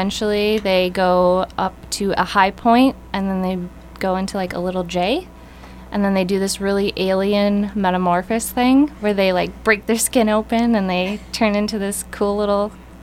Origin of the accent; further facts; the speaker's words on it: Woodbury, Minnesota, United States; Yeah, I grew up in Woodbury.